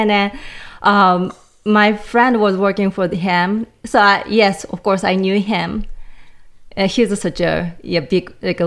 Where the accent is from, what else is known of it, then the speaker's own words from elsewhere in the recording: Japan; I grew up in Japan